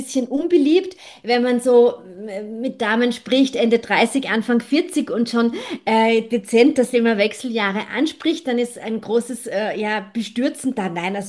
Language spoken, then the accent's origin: German; Vienna, Austria; ich bin 54 Jahre alt, ich bin Wienerin.